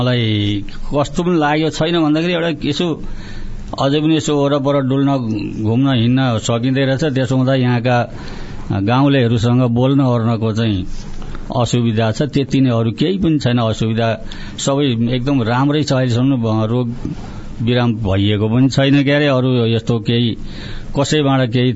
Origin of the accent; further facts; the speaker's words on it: Chokana, Chirang District, Bhutan; मेरो जन्म भएको त भुटानको चिराङ छोकाना भन्ने ठाउँमा मेरो जन्म भएको हो